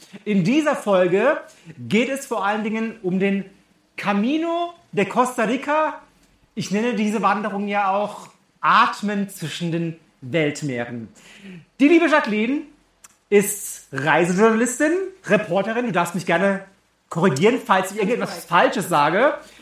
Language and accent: German; Freiburg, Baden-Württemberg, Germany; ich komme ursprünglich aus Freiburg